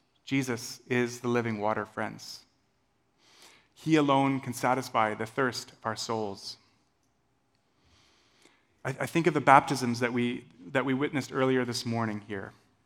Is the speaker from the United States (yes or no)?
no; Tanzania; Growing up in Tanzania as a child, sometimes we would see women doing this kind of winnowing of grain.